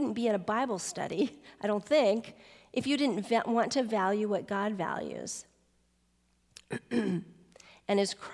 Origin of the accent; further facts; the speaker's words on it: United States; but none of us are very patient, particularly as American women. We just aren't.